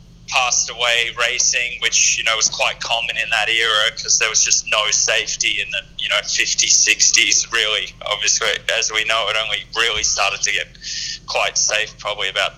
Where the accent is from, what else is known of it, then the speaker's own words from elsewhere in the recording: Melbourne, Victoria, Australia; even though I was from Melbourne, where Formula One is, and grew up around that.